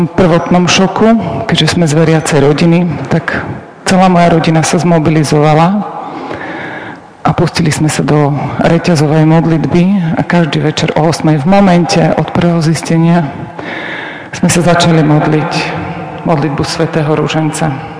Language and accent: Slovak; Osanica, Záhorie, Slovakia; ako ste počuli, prišla som z Osanice, zo Záhoria.